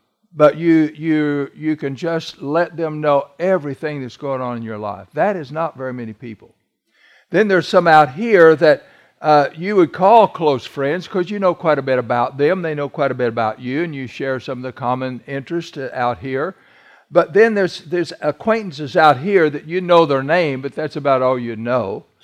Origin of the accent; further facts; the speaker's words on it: Missouri, United States; You understand, I'm from South Missouri.